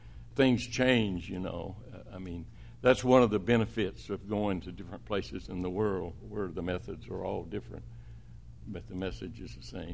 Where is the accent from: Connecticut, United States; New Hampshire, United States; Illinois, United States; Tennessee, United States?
Tennessee, United States; also born or lived in Alabama; And, you know, I'm from Tennessee and Alabama. I'm looking at New York City.